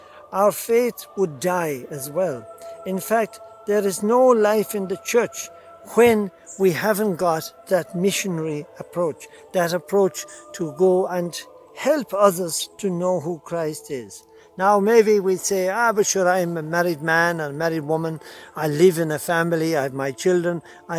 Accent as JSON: {"language": "English", "country": "Ireland", "said": "It's coming again from Ireland, my home country, and on my brother's farm with the birds behind me and beautiful sunshine."}